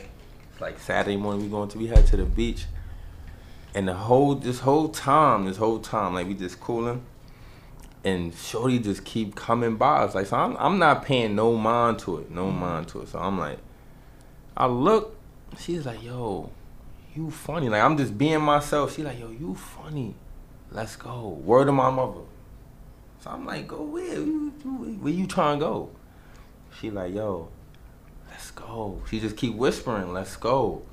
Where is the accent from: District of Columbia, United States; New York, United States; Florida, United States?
New York, United States; I'm from New York.